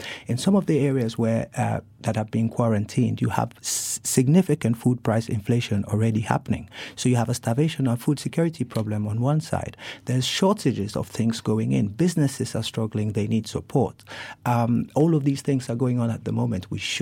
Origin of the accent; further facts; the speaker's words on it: Kenema, Eastern Province, Sierra Leone; born there; I was born in Kenema, incidentally, one of the epicenters in Sierra Leone, and I was there in July. I live less than a mile away from the isolation unit.